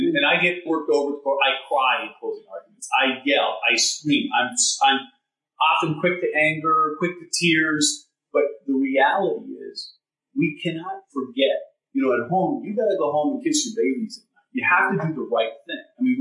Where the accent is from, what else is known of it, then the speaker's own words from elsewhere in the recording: Pittston, Pennsylvania, United States; I grew up in Greater Pittston, which I wasn't wrestling with the issues that face African Americans.